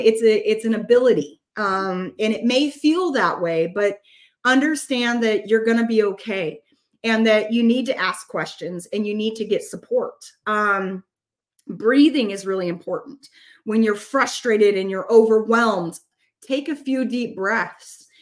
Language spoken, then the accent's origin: English; Oregon, United States; I'm from Oregon, and being able to come down to Louisiana and experience the food and the people and the kindness was just an amazing experience.